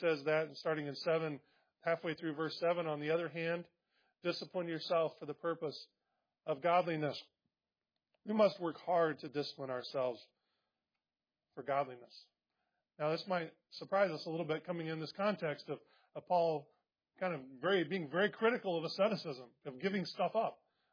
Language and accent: English; Indiana, United States; I grew up in Indiana.